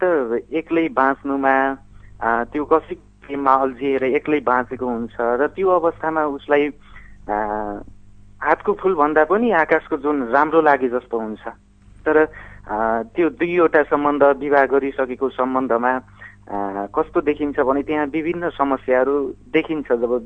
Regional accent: Sisakhani, Gandaki Province, Nepal; now in Udayapur, Nepal; म बागलुङ सिसाखानीको मान्छे, अहिले भने उदयपुरबाट

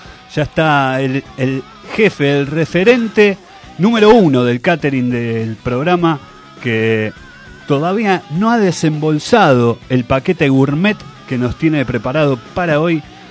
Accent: Esteban Echeverría, Buenos Aires Province, Argentina; soy de Esteban Echeverría.

